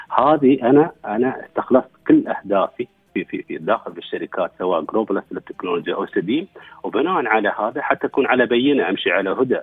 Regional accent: United Arab Emirates; نحن كشباب اماراتي

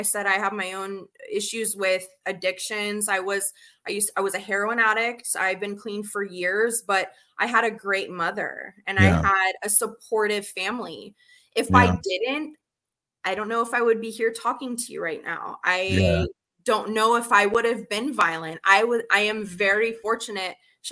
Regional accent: United States; No, I think especially being American, being in America, that fear is a dominant, you know, feeling regarding our media

